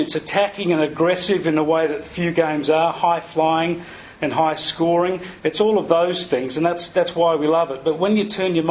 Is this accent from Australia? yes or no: yes; Adelaide, South Australia, Australia; now in Sydney, Australia; I hail from Adelaide, hence my Adelaide Crows scarf and my great honour as an Adelaide Crows ambassador. But I've been living here in Sydney for more than 7 years now